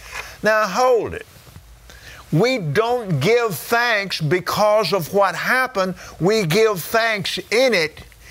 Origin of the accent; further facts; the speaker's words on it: Texas, United States; I'm from Texas. It's not an ottoman.